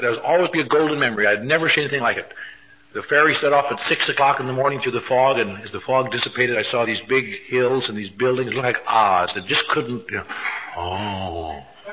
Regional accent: Wisconsin, United States

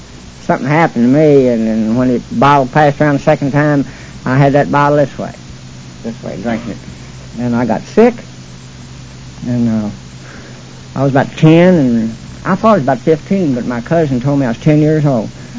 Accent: Kentucky, United States; I'm from Kentucky, where they make bourbon whiskey, and I love it.

